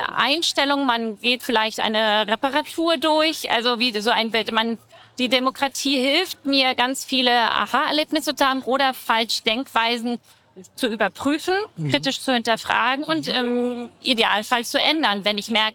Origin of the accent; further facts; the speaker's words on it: Freiburg, Baden-Württemberg, Germany; Zum Beispiel, ich bin 74, ich bin in Freiburg zur Schule gegangen